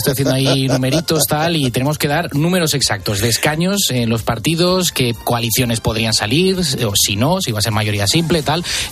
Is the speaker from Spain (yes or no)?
yes; Valencian Community, Spain; now in Madrid, Spain; En Valencia, ¿no? Sí, me bajaré este fin de semana y ejerceré mi derecho al voto en mi tierra.